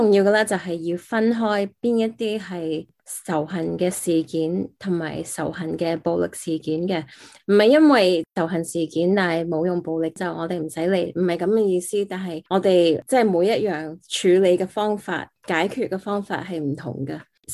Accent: San Francisco, California, United States; 因为我喺三藩市出世同埋长大啦，咁婆婆公公啊嫲嫲爷爷凑大我嘅，佢哋都係新移民过嚟。

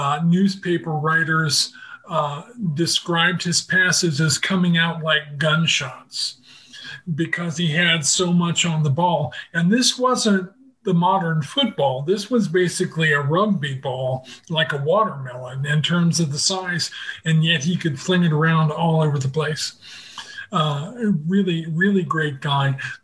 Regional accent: Dayton, Ohio, United States; I grew up near Triangle Park. And I found out later in my life that Dayton had had an NFL original team.

